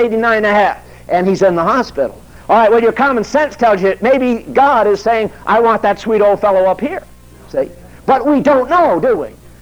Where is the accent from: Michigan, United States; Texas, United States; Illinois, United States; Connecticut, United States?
Connecticut, United States; also born or lived in Maine; I'm a Yankee. I was born in Maine, raised in Connecticut.